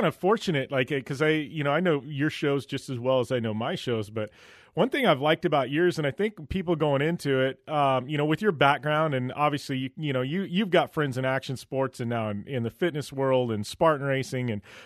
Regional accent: Phoenix, Arizona, United States; My hometown, Phoenix Coyotes, Arizona, in the house, right?

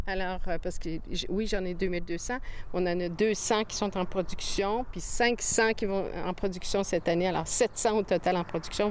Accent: Quebec City, Quebec, Canada; même si j'ai été élevée à Québec, dans la ville de Québec

